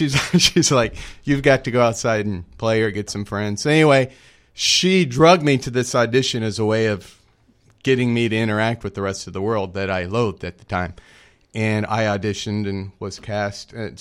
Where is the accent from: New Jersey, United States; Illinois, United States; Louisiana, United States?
Louisiana, United States; Slidell; born there; now in Texas, United States; Well, if you define where I'm from by where I was born, that would be negative. That would be New Orleans. But I've been in Texas for so darn long, it should be my home.